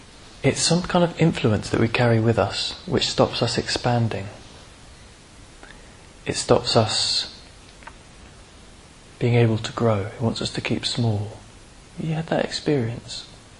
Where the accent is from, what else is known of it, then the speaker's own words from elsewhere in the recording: Australia; I was brought up in Australia, which is quite a macho culture, two younger brothers